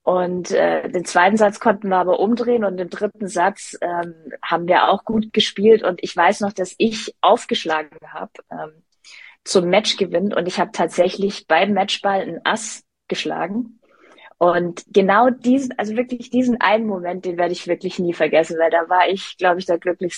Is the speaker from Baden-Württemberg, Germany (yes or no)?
yes; Stuttgart, Baden-Württemberg, Germany; meine, Stuttgart ist meine Heimat